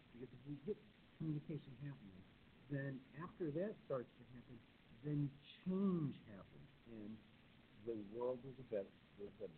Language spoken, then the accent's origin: English; Chicago, Illinois, United States; being a Chicagoan, I have my own ways of going into life.